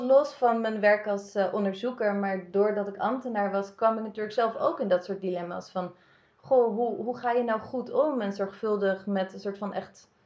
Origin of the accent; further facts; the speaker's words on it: The Hague, South Holland, Netherlands; Ik ben opgegroeid in Den Haag.